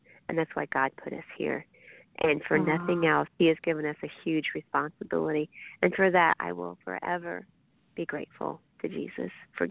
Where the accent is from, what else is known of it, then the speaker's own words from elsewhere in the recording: Indiana, United States; Well, I'm from Indiana, of course